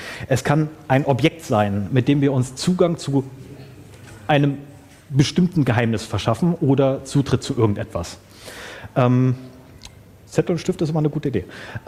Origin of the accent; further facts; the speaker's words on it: Braunschweig, Lower Saxony, Germany; Ich komme aus Braunschweig.